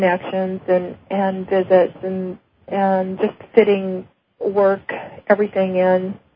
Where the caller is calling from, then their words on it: Merced, California, United States; Merced, California.